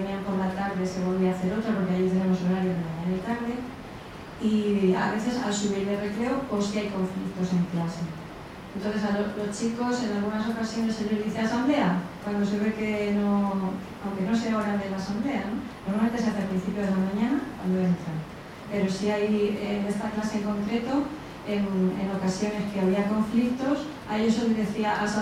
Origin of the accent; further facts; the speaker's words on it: Albacete, Castilla-La Mancha, Spain; de Albacete y trabajo en este Ministerio del Aire desde hace 22 años.